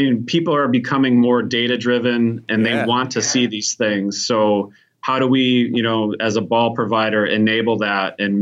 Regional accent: Chicago, Illinois, United States; I'm from Chicago, man.

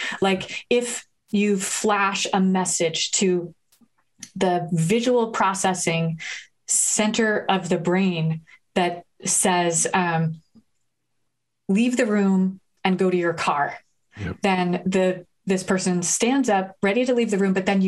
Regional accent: New Haven, Connecticut, United States; when she was visiting my hometown of New Haven a little while ago.

